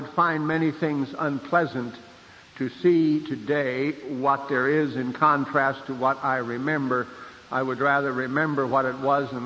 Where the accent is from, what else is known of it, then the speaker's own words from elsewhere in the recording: Santa Rosa, California, United States; born there; when I was born in Santa Rosa in Sonoma County, about 3,000 people lived there.